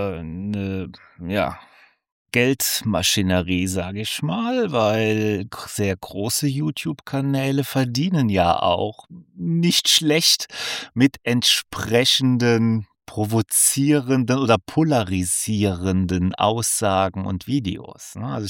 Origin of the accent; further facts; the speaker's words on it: Rhineland, Germany; ich komme ja aus dem Rheinland